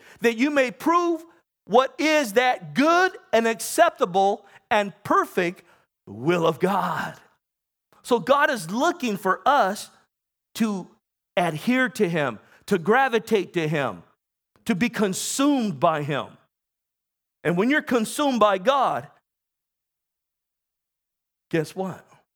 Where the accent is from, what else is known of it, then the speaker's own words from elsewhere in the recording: National City, California, United States; We grew up in Nasty City. National City.